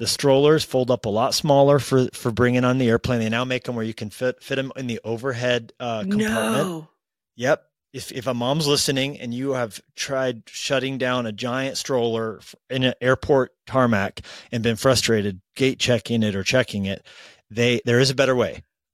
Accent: Colorado, United States; My wife and I grew up in Colorado.

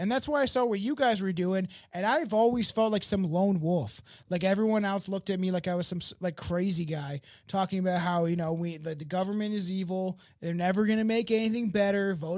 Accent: Canada; I'm Canadian. As far as back as I can go, my fucking family has been here.

